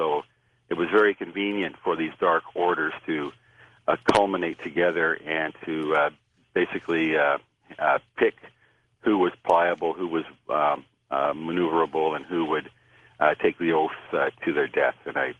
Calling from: Victoria, British Columbia, Canada; Yeah, good evening, gentlemen. … in Victoria, British Columbia.

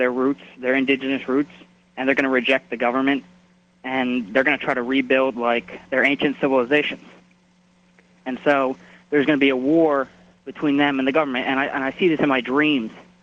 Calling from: New Jersey, United States; from New Jersey.

